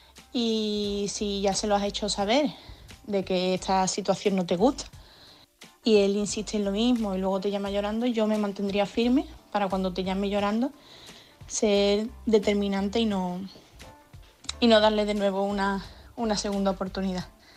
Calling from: Seville, Andalusia, Spain; corresponsal de Sevilla

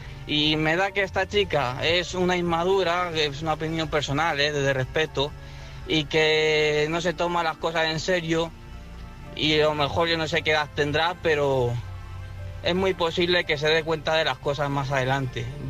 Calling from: Ávila, Castile and León, Spain; de Ávila.

